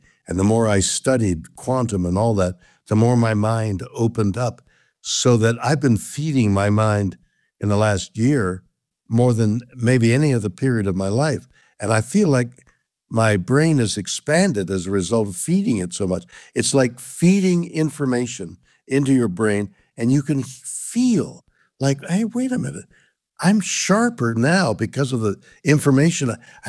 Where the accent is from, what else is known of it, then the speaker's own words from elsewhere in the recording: Canada; I'm Canadian. And as a result, my whole childhood and background and education had nothing to do with any prejudicial ideas of color.